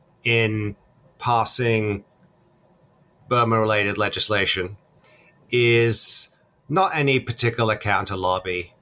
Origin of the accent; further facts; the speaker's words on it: United Kingdom; now in United States; I'm British originally